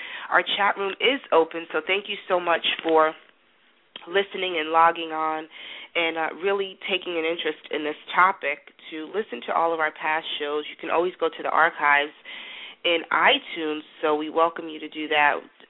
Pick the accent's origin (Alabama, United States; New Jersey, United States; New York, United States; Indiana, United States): New York, United States; for me, as a New Yorker, when the Trade Center came down, I was frozen because it was such a part of history. Plus, I grew up in Greenwich Village.